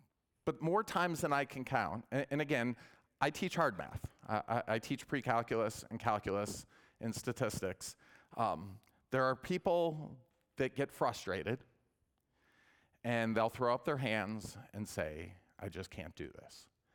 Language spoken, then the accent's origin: English; Coral Springs, Florida, United States; I grew up in Coral Springs in South Florida.